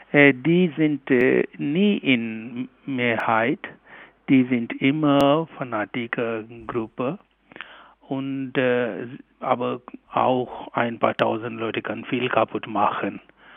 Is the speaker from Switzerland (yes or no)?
no; Pakistan; German is a second language; now in Germany; aber mein Herz und mein Kopf sind immer in Pakistan. Und habe ich viel für meine Heimat, für mein Bistum getan